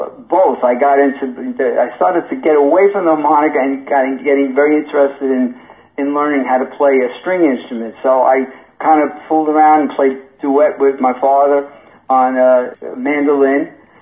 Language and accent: English; Levittown, United States; I had my best times in growing up in Levittown.